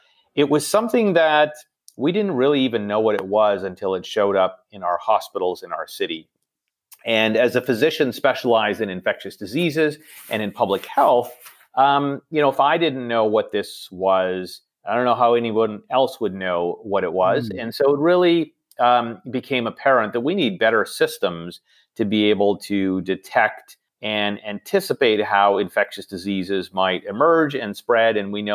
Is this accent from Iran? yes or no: no; Toronto, Ontario, Canada; And I'm originally from Toronto. I did my medical school training here